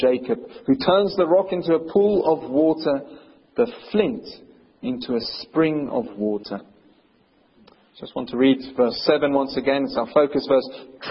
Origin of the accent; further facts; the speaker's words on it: South Africa; And also, as South African citizens, I think we're all very grateful for the work which Nelson Mandela and Desmond Tutu have done